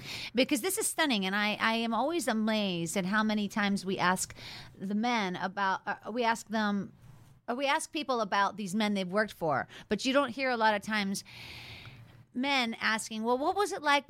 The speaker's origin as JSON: {"language": "English", "town": "Pittsburgh", "region": "Pennsylvania", "country": "United States", "lives_now": "Los Angeles, United States", "said": "I'm from Pittsburgh and, you know, rural area, and I just never wrapped my head around, until I moved to L.A."}